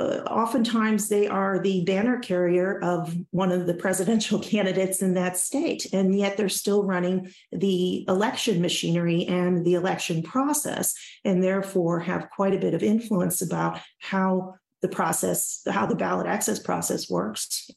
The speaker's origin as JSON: {"language": "English", "region": "Illinois", "country": "United States", "tie": "born or raised there", "said": "I then started a nonprofit organization in Chicagoland, out in where I grew up in DuPage County."}